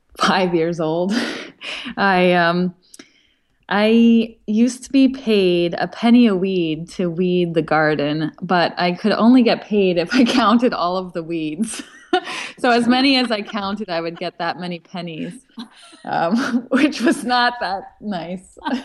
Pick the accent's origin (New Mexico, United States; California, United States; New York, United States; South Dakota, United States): New York, United States; I grew up on Long Island, yes, and on Long Island, my father had many friends because he's a big talker